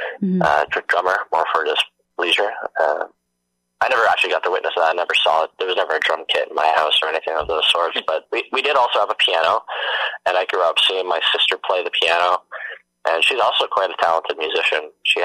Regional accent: Hamilton, Ontario, Canada; I grew up in Hamilton.

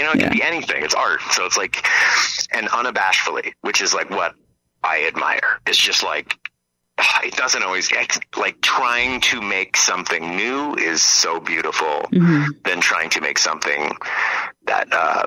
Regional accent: Binbrook, Ontario, Canada; Yeah. I came from Binbrook.

